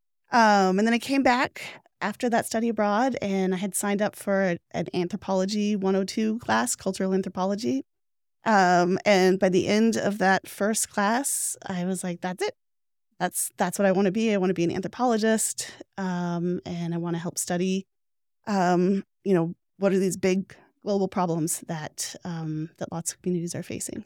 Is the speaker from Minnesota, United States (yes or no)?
no; Boise, Idaho, United States; So I grew up in Boise, kind of over what I call mall land now.